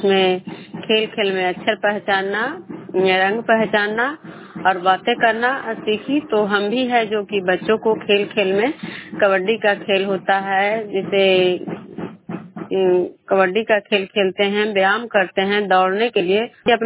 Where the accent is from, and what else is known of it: Vishnupur, Bihar, India